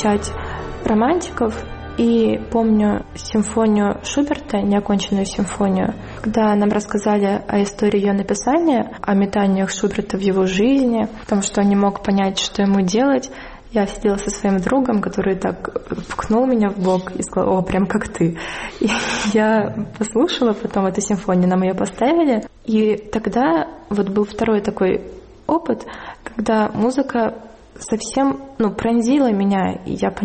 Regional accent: Kharkiv, Kharkiv Oblast, Ukraine; Выросла в Харькове, где по сравнению с Москвой, где потом я училась 4 года, было очень тихо и очень просторно, несмотря на то, что Харьков меньше Москвы.

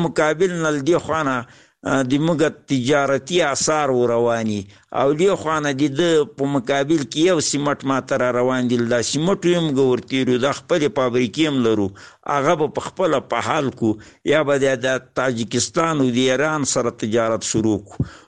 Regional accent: Paktia, Afghanistan; د پکتیا د ولایت یو کامی سپینګیری.

